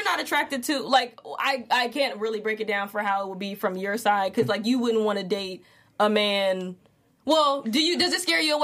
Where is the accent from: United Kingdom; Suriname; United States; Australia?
United States; Midwest; And I'm from the Midwest, like Southern Midwest.